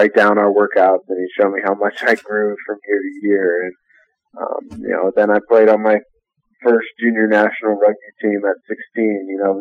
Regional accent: Columbus, Ohio, United States; growing up in Columbus, Ohio, there's no other school you want to go to other than Ohio State.

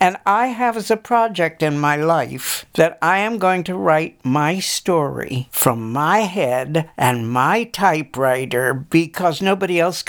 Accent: Los Angeles, California, United States; also born or lived in Shreveport; I was born in Shreveport, but then my parents moved to California, so I grew up in Los Angeles, a cosmopolitan child.

